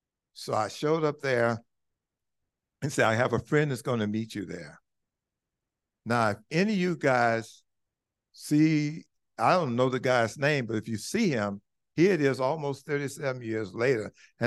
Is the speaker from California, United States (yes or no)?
yes; Compton, California, United States; I'm from Compton, guys. I had never heard of Al-Anon. All I heard of in the hood was AA